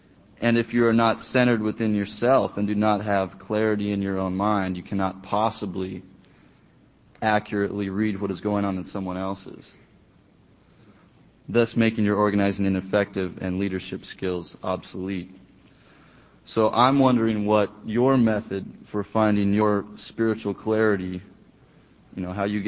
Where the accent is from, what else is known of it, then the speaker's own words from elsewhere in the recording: Seattle, Washington, United States; Hi, Lynn. … from Seattle.